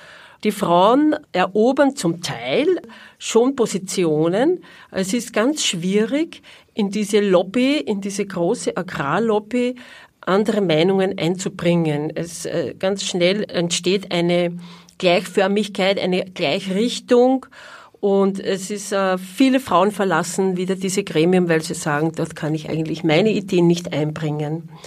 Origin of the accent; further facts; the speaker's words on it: Austria; das Ganze findet natürlich auch bei uns in Österreich statt. Wir sind ja auch ein geprägtes und nicht total feministisch emanzipiertes Land.